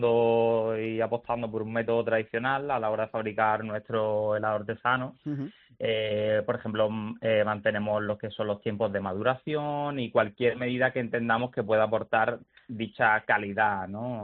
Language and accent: Spanish; Málaga, Andalusia, Spain; nosotros somos de aquí de Málaga, tenemos estos sabores